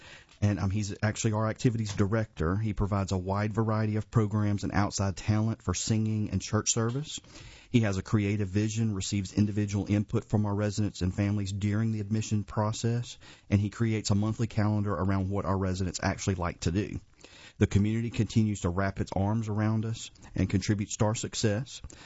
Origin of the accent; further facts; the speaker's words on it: New Orleans, Louisiana, United States; moved away as an adult; now in Fuquay, United States; We're from New Orleans, and so it's kind of a whole different culture there, of course.